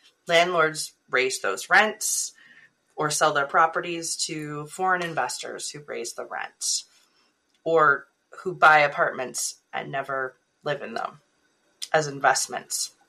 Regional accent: California, United States; now in Seattle, United States; I grew up in California, where BART is the light rail, Bay Area Rapid Transit, and BART is filthy, elderly, and a little murdery.

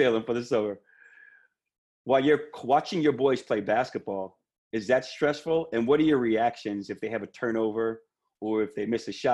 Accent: New York City, New York, United States; As I tell all you guys are all country to me growing up in New York City.

